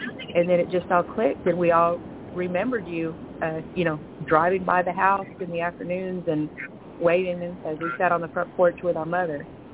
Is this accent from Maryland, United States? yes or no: no; Waco, Texas, United States; my sister and I were having a discussion, and we grew up in Northside, Waco, and we lived on North 6th Street.